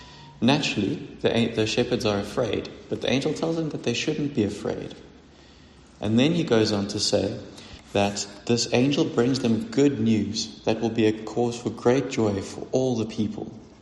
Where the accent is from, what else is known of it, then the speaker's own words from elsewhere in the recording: South Africa; Being a South African can be an exhausting thing. We experience a lot of trials.